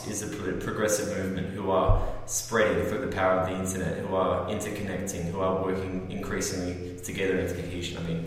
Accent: Australia; I'm Australian, haven't been here for a week

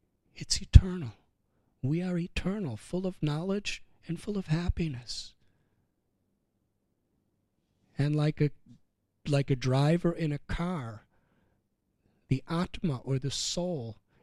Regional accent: United States; And when I grew up in America, I heard this verse

